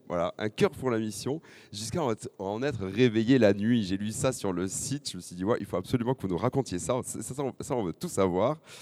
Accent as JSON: {"language": "French", "town": "Lourdes", "region": "Occitanie", "country": "France", "said": "Je viens de Lourdes"}